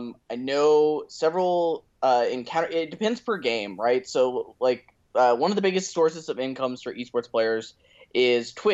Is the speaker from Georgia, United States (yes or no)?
yes; Atlanta, Georgia, United States; Currently, I'm in Atlanta, Georgia, which is my hometown originally, covering a Counter-Strike Global Offensive tournament.